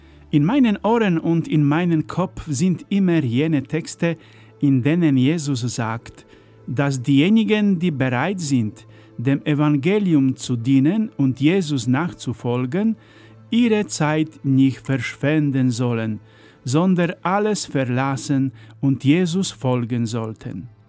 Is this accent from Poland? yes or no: yes; Poland; Das waren die Zeiten des echten Sozialismus in Polen, die Zeiten der Polizeikontrollen in meiner Heimat.